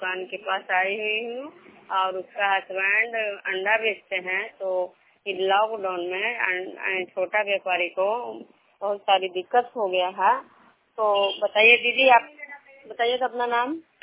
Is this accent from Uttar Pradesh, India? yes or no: no; Vishnupur, Bihar, India; मैं विष्णुपुर ग्राम सदर पंचायत नालंदा जिला नगर प्रखंड के निवासी हूँ।